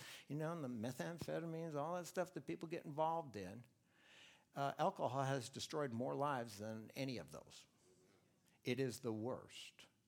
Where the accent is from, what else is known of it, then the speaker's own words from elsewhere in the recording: Milwaukee, Wisconsin, United States; I grew up in Milwaukee, just north of Milwaukee. You know what it's like up there. Drinking is like the national pastime in Wisconsin.